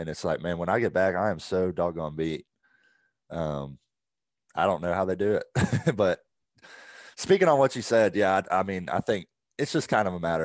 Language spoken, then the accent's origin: English; Augusta, Georgia, United States; also born or lived in Evans; Yeah, so I grew up in Augusta. I was born in Augusta. Lived in Evans there. And when I was about, I think I was 12, my folks moved to North Georgia